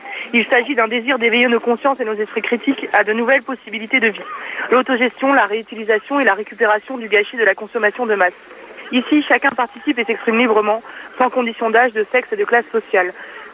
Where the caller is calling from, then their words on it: Rennes, Brittany, France; Alors, j'appelle du village de la place du Parlement à Rennes.